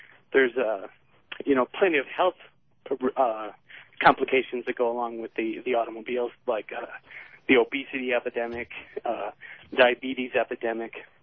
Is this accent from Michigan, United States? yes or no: yes; Wayne, Michigan, United States; Yeah, I grew up in Wayne.